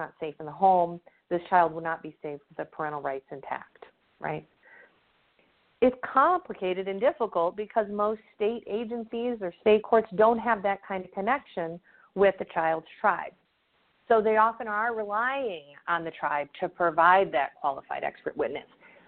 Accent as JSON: {"language": "English", "region": "Michigan", "country": "United States", "said": "I keep referencing Michigan because I am from Michigan"}